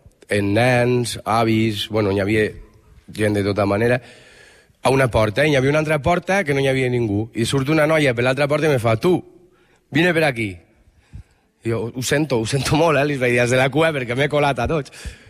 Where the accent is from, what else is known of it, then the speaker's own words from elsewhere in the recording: Fraga, Aragon, Spain; now in Tàrrega, Spain; Jo sóc de Fraga.